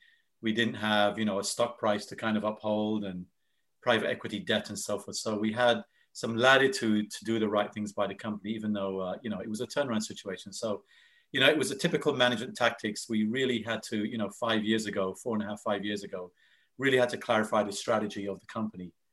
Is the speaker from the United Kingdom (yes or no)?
yes; United Kingdom; now in United States; So I'm born and raised in the UK, immigrated to the US in 1992. So there's a slight twang to my accent. This is why it confuses people. And I left the UK 31 years ago, but I'm from across the pond, so to speak, John.